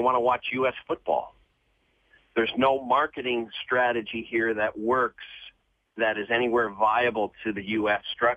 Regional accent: Canada; As a Canadian, I watch 90% of U.S. programming.

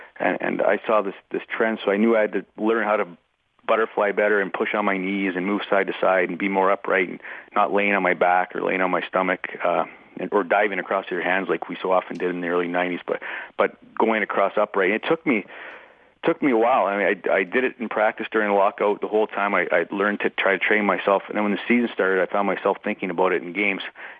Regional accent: Edmonton, Alberta, Canada; I grew up in Edmonton.

